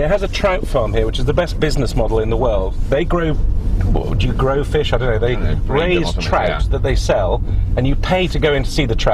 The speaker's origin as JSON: {"language": "English", "town": "Beirut", "region": "Beirut Governorate", "country": "Lebanon", "tie": "born or raised there", "said": "I grew up in Beirut."}